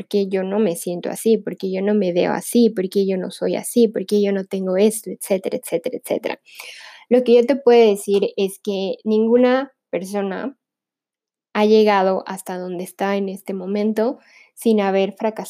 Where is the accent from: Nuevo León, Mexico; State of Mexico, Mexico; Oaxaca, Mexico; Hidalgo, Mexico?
Hidalgo, Mexico; Pachuca; Yo soy de Pachuca.